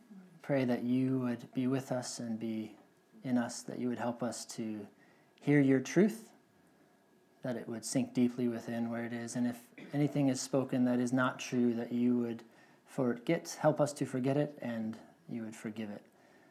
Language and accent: English; Michigan, United States; I grew up in Michigan, a lot of folks working in the auto industry and factories